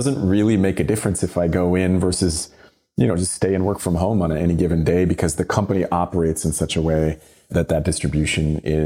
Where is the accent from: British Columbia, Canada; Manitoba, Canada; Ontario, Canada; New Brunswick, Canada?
Ontario, Canada; Toronto; I grew up in Toronto